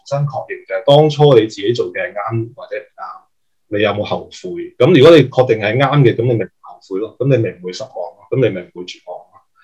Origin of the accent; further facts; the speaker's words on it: Hong Kong; 作為香港人在外面又好，呢度又好